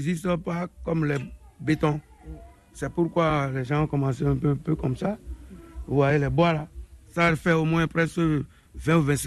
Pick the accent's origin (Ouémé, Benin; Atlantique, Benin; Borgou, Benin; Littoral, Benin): Atlantique, Benin; Ganvie; Oui, moi, je suis né à Ganvier.